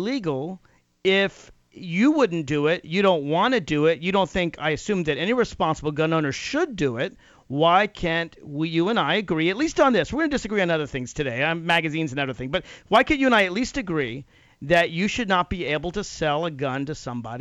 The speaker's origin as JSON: {"language": "English", "region": "Virginia", "country": "United States", "tie": "born or raised there", "said": "You want to buy a gun in your home state of Colorado or my home state of Virginia, it's really easy to do."}